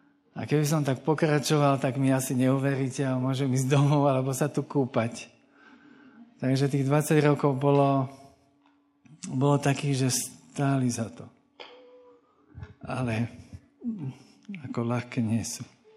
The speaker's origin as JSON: {"language": "Slovak", "town": "Bratislava", "region": "Bratislava Region", "country": "Slovakia", "said": "Takže ja som Bratislavčan z centra, takže som taký ten mestský typko"}